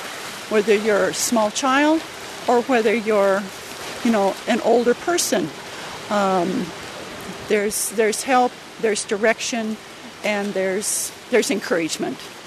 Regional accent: Walla Walla, Washington, United States; I'm 69 years old. I'm from Walla Walla, Washington.

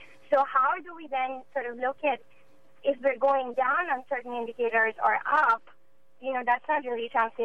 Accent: India; English is a second language; moved away as an adult; now in United States; I'm from India, and I moved to California about 10 years ago.

